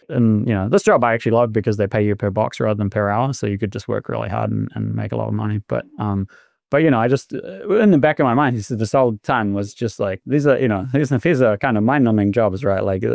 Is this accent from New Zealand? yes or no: yes; Te Puke, Bay of Plenty, New Zealand; I grew up in Te Puke, which is, you know, obviously kiwifruit capital of New Zealand represent.